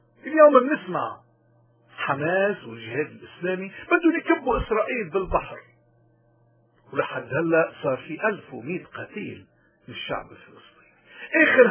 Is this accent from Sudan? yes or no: no; Lebanon; ونحن كلبنانيين كل حدا بلبنان